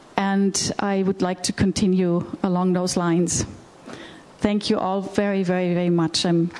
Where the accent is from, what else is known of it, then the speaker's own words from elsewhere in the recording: Germany; moved away as an adult; now in United States; I'm originally from Germany.